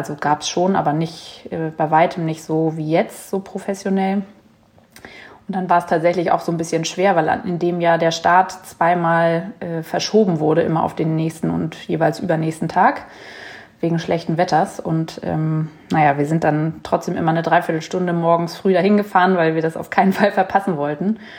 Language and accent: German; Hamburg, Germany; born there; 33 Jahre, geboren in Hamburg